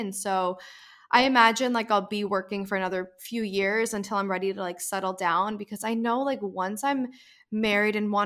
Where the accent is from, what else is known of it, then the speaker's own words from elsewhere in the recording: New Jersey, United States; I was born and raised in New Jersey, lived here my whole life, still live here.